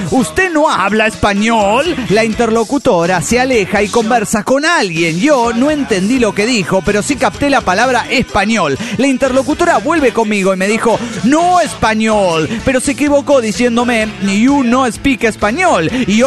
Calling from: Guadalajara, Jalisco, Mexico; de Guadalajara, Jalisco, México.

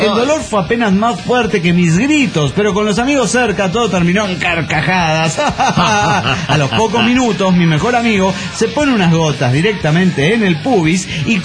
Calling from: Los Angeles, California, United States; de Los Ángeles, Califas.

